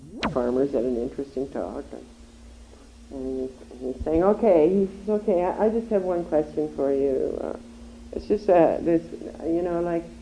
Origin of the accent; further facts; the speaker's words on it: Calgary, Alberta, Canada; I was born and raised in Calgary. And I spent most of my summers on farms or ranches with my cousins and stuff.